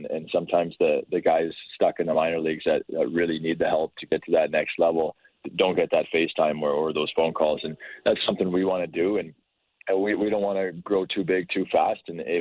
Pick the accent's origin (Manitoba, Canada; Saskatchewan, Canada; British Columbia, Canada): Manitoba, Canada; Brandon; I was actually the development coach for the Brandon Wheat Kings junior hockey team in my hometown here.